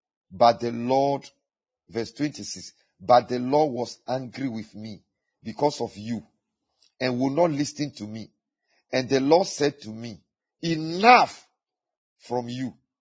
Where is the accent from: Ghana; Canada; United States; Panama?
Ghana; Oh, please, we have national foundations that I am a Ghanaian. We have a continental foundation. I am an African.